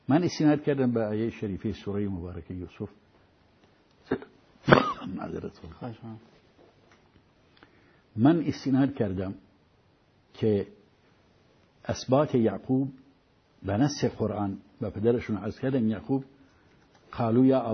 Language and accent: Persian; Kurdistan, Iran; ما این دو نفر اهل سنت و جماعتیم و بله اهل کردستانیم